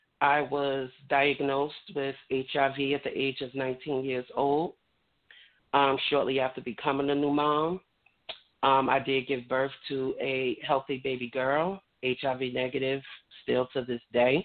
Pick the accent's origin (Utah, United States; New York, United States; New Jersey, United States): New Jersey, United States; now in North Carolina, United States; I am tuning in from the great state of North Carolina, born and raised in New Jersey.